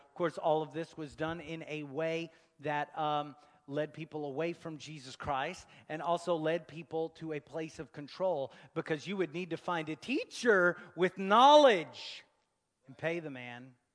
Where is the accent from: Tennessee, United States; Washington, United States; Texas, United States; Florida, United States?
Texas, United States; I'm a Texan trying to speak Greek, y'all.